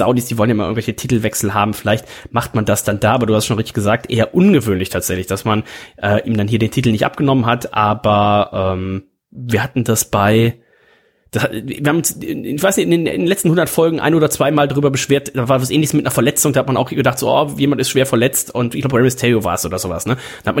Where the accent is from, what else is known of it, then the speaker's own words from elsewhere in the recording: Aachen, North Rhine-Westphalia, Germany; nö, ich komme aus Aachen.